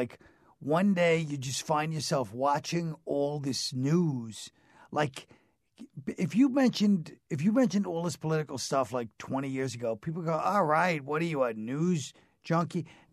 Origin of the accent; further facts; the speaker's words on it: New York, United States; how I bought the album, how he inspired me, being Irish from New York.